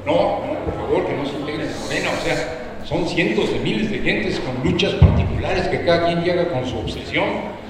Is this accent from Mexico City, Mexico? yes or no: no; Chihuahua, Mexico; Y yo soy de Chihuahua y tengo los menonitas